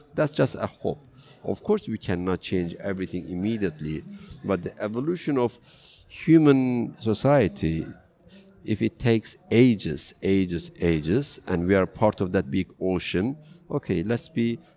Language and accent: English; Turkey; first language Kurdish; English is a second language; But Turkish is not my mother tongue. I learned it at school. My mother tongue is Kurdish. When I was little, it was a forbidden language. We couldn't use it. We couldn't find any book in Kurdish.